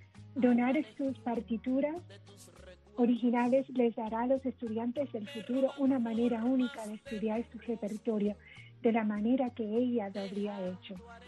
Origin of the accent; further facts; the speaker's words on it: Miami, Florida, United States; born there; yo nací en Miami.